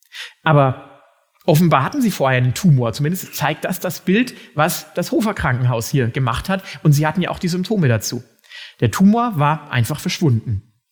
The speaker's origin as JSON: {"language": "German", "town": "Hof", "region": "Bavaria", "country": "Germany", "said": "Ich komme aus Hof an der Saale, das ist eine relativ kleine Stadt"}